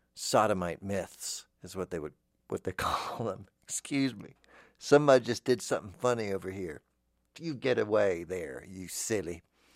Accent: Owensboro, Kentucky, United States; oh, I'm from Owensboro.

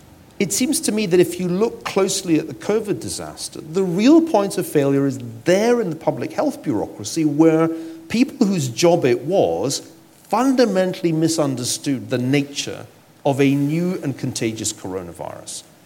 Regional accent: United Kingdom; Now, I didn't know what SOL stood for, being British.

